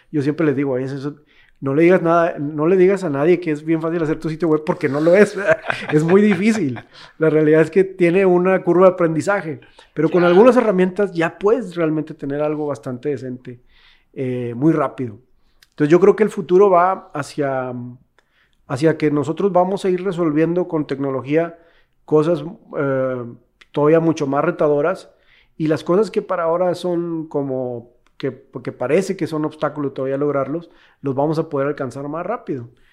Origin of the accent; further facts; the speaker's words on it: Mexico; ¿Cómo hacemos que nosotros mismos, como mexicanos, digamos, oye, yo quiero emprender?